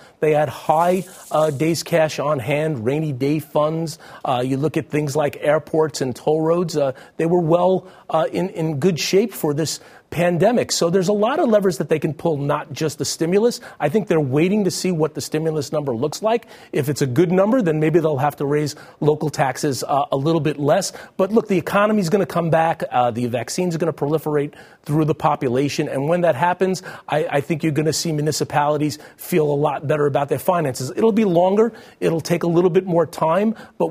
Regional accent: New Jersey, United States; There's a lot of debt in my home state of New Jersey.

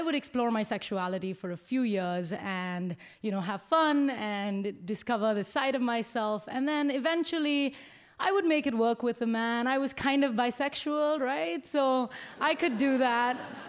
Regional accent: Bangalore, Karnataka, India; moved away as an adult; now in United States; Growing up in Bangalore in South India

